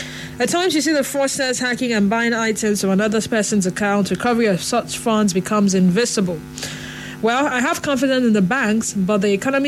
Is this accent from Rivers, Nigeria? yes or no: yes; Port Harcourt, Rivers, Nigeria; from Port Harcourt.